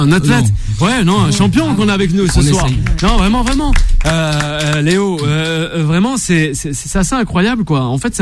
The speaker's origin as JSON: {"language": "French", "town": "Marseille", "region": "Provence-Alpes-Côte d'Azur", "country": "France", "said": "C'est pas parce qu'on est de Marseille qu'on pense au Napoli."}